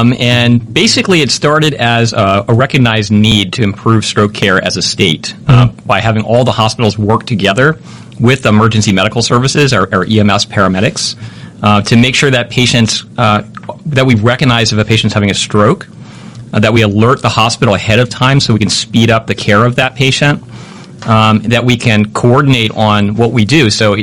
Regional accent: Baltimore, Maryland, United States; moved away as an adult; now in Hawaii, United States; So I'm actually a Baltimorean originally. I grew up in Baltimore, did all my training at University of Maryland and Johns Hopkins. And then I moved to Hawaii in 2009.

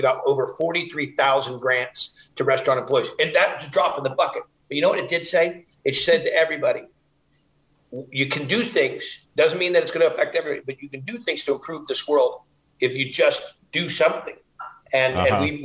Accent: California, United States; I grew up in Northern California. And my mom was from Georgia, North Carolina area. And so I was raised eating grits and collard greens.

